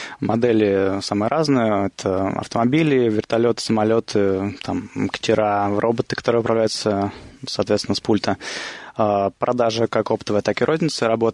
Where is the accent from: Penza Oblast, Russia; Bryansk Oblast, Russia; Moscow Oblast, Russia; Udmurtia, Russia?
Udmurtia, Russia; Izhevsk; now in Moscow, Russia; Мне 25 лет, я из города Ижевска.